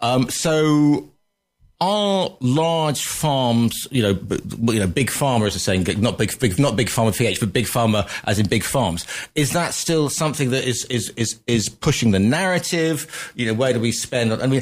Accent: West Midlands, United Kingdom; I grew up on the Staffordshire Shropshire borders farming community.

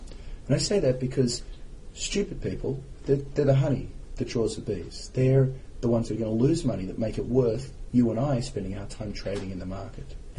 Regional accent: Australia; as an Australian myself, gambling is not regarded as repugnant.

